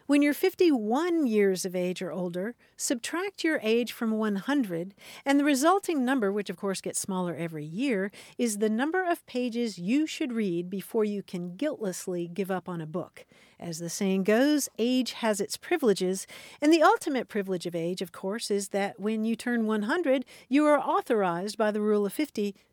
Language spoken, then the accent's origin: English; Kentucky, United States; I grew up in Kentucky, and I have to confess that I pronounced it like your friends in North Carolina, Nevada.